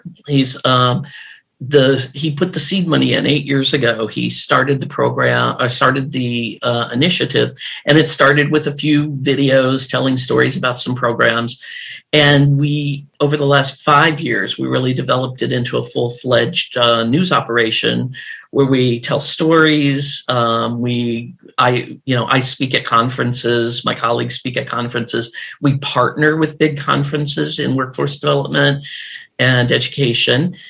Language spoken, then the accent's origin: English; Illinois, United States; I love the Midwest. I grew up outside of Chicago. I'm proud child of two Arkansans who were farmers.